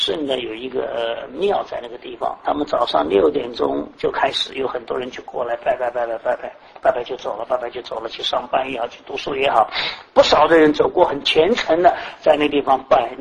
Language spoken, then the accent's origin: Chinese; Shanghai, China; 我们上海人说：“拉犁头的儿子自己的好。”